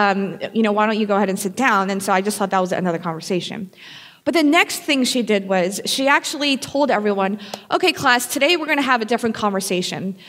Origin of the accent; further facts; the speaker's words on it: Philadelphia, Pennsylvania, United States; now in Baltimore, United States; But before Baltimore, I actually was born and raised in Philadelphia. And being a girl from Philly makes me a diehard Philly sports fan